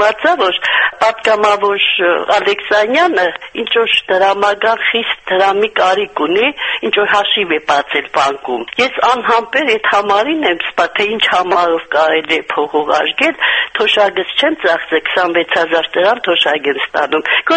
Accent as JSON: {"language": "Armenian", "town": "Gyumri", "region": "Shirak", "country": "Armenia", "said": "Ես Գյումրից եմ, տարիքս արդեն մոտ 70"}